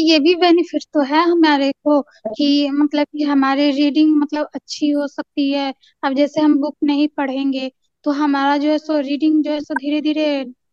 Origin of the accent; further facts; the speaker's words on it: Bihar, India; now in Delhi, India; बाकी ये प्रॉपर मैं रहने वाली बिहार की हूँ।